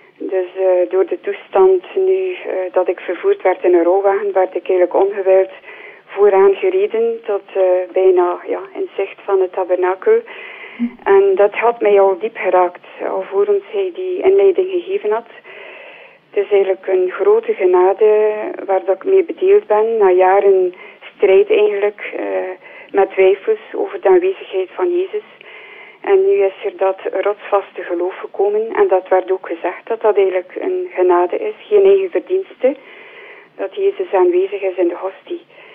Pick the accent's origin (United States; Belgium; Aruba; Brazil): Belgium; Zevenzeelen, Flanders; ik ben afkomstig van Zevenzeelen.